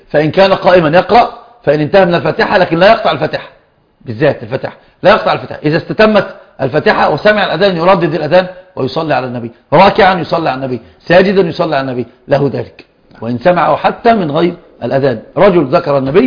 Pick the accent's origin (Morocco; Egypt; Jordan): Egypt; عندنا في مصر